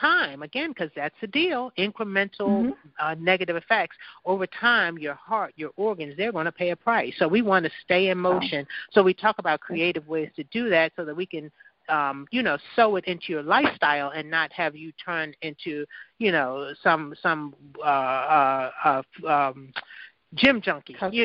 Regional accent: Baltimore, Maryland, United States; you can easily reach me in my hometown in Baltimore

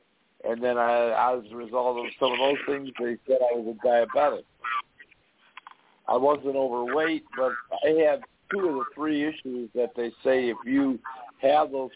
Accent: United States; I'm an American.

